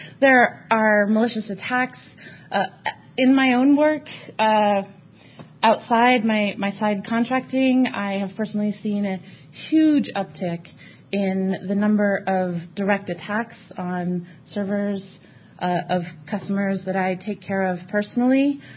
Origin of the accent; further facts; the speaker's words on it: San Francisco, California, United States; I grew up in San Francisco, so I have a little bit of a, like, Silicon Valley is not the place it was when I was a kid.